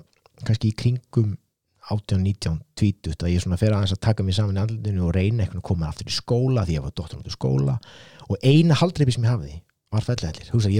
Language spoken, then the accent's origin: Icelandic; Reykjavík, Capital Region, Iceland; ég náttúrulega alinn upp í Breiðholti ég alinn upp á þú veist, hérna, verkamannafjölskyldu sem hafði ekki mikið með handana